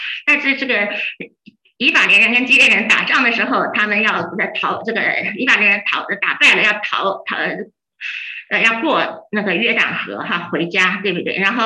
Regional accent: China; 那就像我想我们中国人因为国家很大，这个地方口音很多，我们可以很容易理解，对不对？

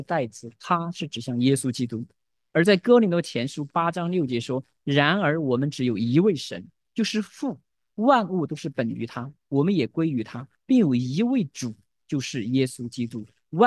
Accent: China; 宿命的啊，我们中国人最常说，这就是命，对吧？

